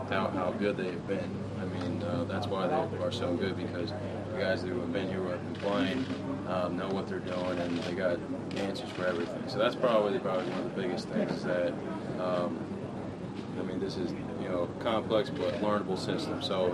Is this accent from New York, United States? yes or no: no; Philadelphia, Pennsylvania, United States; I'm from Philly, and Pittsburgh's a little bit away